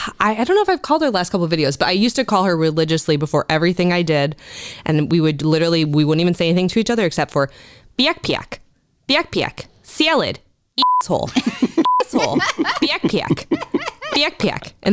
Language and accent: English; Novi, Michigan, United States; also born or lived in Southern Illinois / West Texas / North Carolina; I am. I'm from Michigan. I'm from Novi, Michigan. I moved around a lot as a kid. I have lived in Southern Illinois. I lived in West Texas.